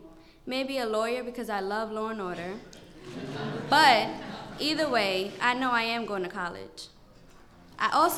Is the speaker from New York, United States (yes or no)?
yes; New York City, New York, United States; I was born and raised in Harlem and have been in the Harlem Children's Zone since I was 4 years old in pre-kindergarten.